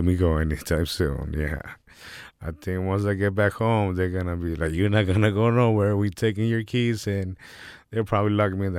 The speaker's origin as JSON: {"language": "English", "region": "Texas", "country": "United States", "said": "We cook it with love. We're from the South, you know. We got the Southern cooking out there. Every time I go or think about Texas, I'll get happy."}